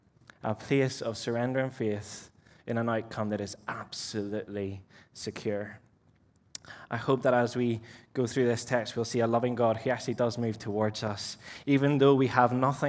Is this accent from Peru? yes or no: yes; Peru; I'm originally from Peru in South America. So if I break into Spanish, that's why.